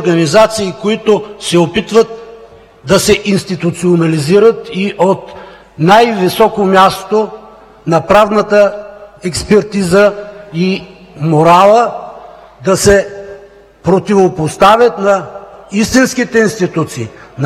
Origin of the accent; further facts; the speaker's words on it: Plovdiv, Plovdiv Province, Bulgaria; В моя роден град Пловдив съм много горд